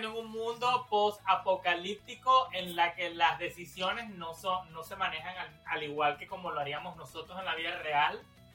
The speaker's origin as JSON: {"language": "Spanish", "region": "California", "country": "United States", "said": "A ver, y eso te lo dice yo que vengo de California."}